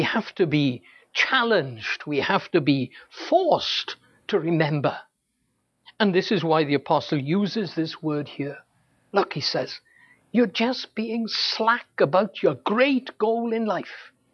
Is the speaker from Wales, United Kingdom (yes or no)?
yes; Wales, United Kingdom; I come from Wales. How do you know I come from Wales? Well, my accent gives me away. Although when I go home to Wales, they say to me, you sound really American.